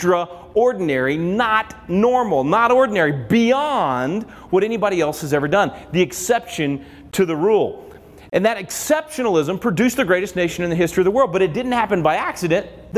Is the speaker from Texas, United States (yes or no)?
yes; Texas, United States; You know, look, I'm a Texan. I know a little something about bragging, okay? I mean, we folks back home in Texas